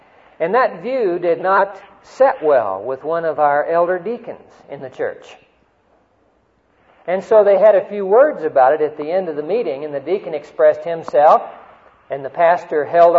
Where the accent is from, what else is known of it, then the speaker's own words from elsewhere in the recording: Oklahoma, United States; also born or lived in Texas; I'm a deflated Texan, really. I grew up in Oklahoma, but I was born in Texas.